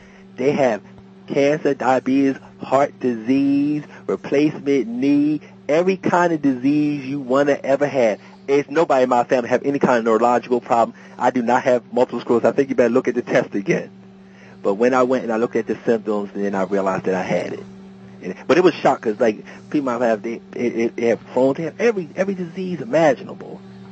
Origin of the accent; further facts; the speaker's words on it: East Coast, United States; So a lot of people say, yeah, they can tell I'm from East Coast, people in the United States.